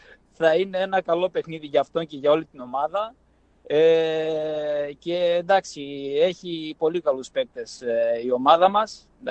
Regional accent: Greece; moved away as an adult; now in Krasnodar, Russia; Εγώ έχω μεγαλώσει, έχω πάει σχολείο στην Ελλάδα. Εγώ ήρθα να σπουδάσω εδώ, γεννήθηκα στο Κρασνοντάρ και μετά το σχολείο ήρθα να σπουδάσω εδώ.

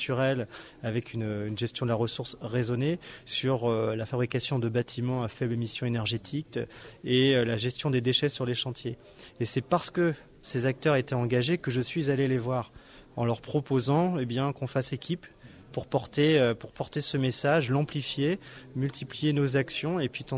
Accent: Lorient, Brittany, France; now in Boulogne-Billancourt, France; moi, je suis breton de naissance et j'y ai grandi à Lorient et boulonnais d'adoption.

